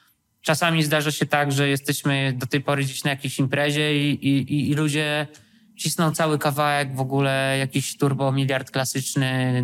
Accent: Wrocław, Lower Silesian Voivodeship, Poland; pomimo tego, że jestem z Wrocławia

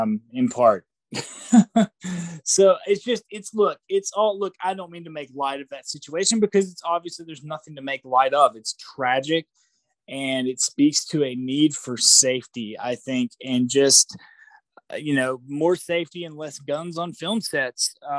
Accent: United States; call me old fashioned, but I'm an American, so I refuse to play that game.

